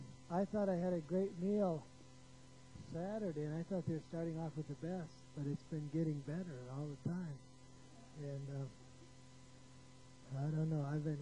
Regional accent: St. James, Minnesota, United States; I grew up in St. James, Minnesota

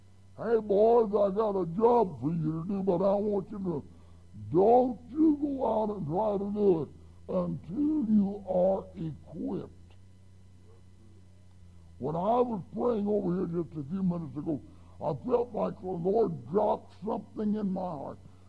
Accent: Wyoming, United States; born there; I was born out there in Wyoming.

